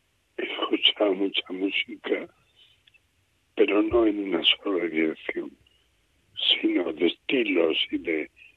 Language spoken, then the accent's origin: Spanish; Esparragosa de Lares, Extremadura, Spain; Sí, en mi pueblo se conservó muy puro el folclore. En aquella época era un pueblo muy aislado y esto hizo que se conservara las tradiciones orales de una forma muy pura